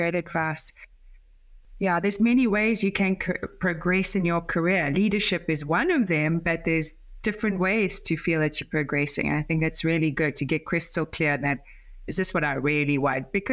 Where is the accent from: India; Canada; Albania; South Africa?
South Africa; now in United States; I'm South African, I live in America, we speak the same language